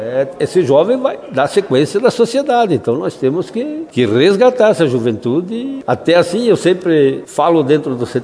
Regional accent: Rio Grande do Sul, Brazil; Eu acho que o nosso legado como gaúcho hoje

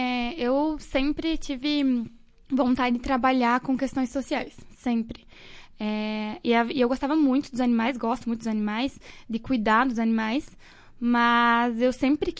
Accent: Passo Fundo, Rio Grande do Sul, Brazil; now in Marau, Brazil; nasci em Passo Fundo, fiquei em Passo Fundo até o ano passado. Aí, no ano passado, me formei, fui a Curitiba para fazer minha pós-graduação, que ainda estou fazendo. E trabalhei alguns meses em Guaporé também, e agora aqui em Marau.

